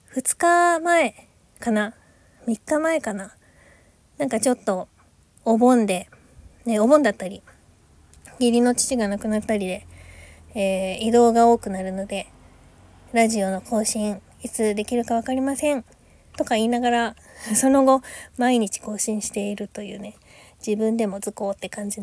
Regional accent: Tohoku, Japan; 私はね東北出身で地元の半分が津波で流されているので、

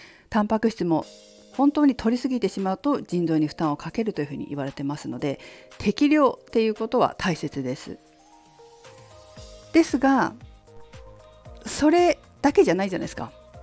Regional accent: Fukushima, Japan; 私の実家は福島県福島市で、清野ファームという果物農家を営んでおりますが

